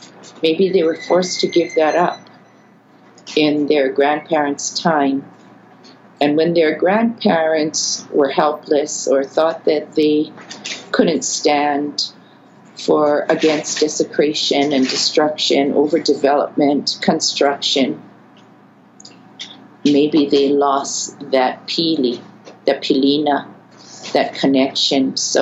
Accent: Waimea, Hawaii, United States; It's what we call her when we are from Waimea and we are part of Parker Ranch or ranching communities in the area.

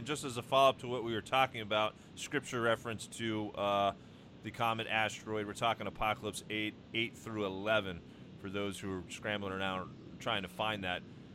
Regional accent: New Jersey, United States; My home state of New Jersey, a massive one down in Texas.

